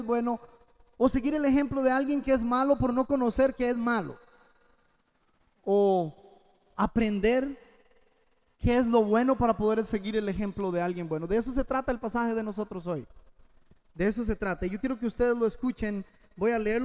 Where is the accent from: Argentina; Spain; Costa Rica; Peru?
Costa Rica; Y ellos, siempre que decían que yo soy el tico, de una vez decían Keylor Navas.